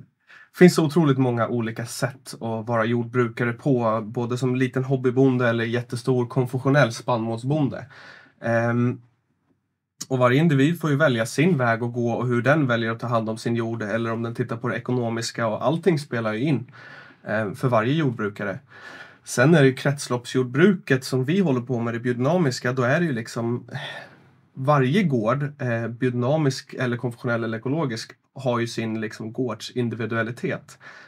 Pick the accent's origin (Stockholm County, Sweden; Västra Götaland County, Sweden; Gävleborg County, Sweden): Stockholm County, Sweden; Järna; jag är uppväxt här i Järna. Mina föräldrar har haft drivit biodynamiskt jordbruk när jag var liten.